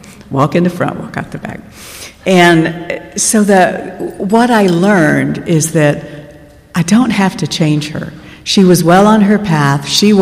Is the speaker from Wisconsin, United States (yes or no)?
no; Miami, Florida, United States; moved away as an adult; I grew up in Miami, and when we left Miami, I did not tell her birth father where we were going.